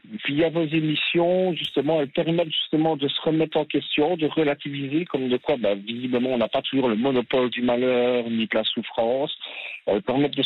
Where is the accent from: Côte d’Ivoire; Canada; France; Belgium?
Belgium; Liège, Wallonia; en tant que liégeois, c'est une des caractéristiques un peu de la population ici